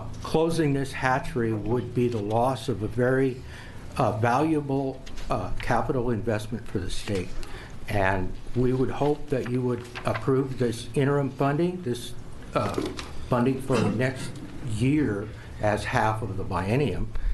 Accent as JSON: {"language": "English", "region": "Oregon", "country": "United States", "tie": "born or raised there", "said": "Actually, I grew up on the Mackenzie about 5 miles above this hatchery."}